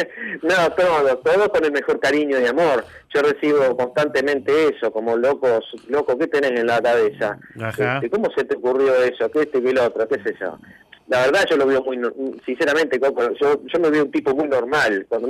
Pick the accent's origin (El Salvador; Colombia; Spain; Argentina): Argentina; yo me considero muy argentino